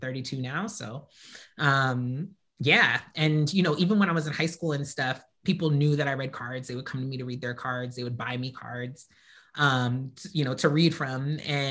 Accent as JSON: {"language": "English", "region": "New Jersey", "country": "United States", "said": "I am from New Jersey."}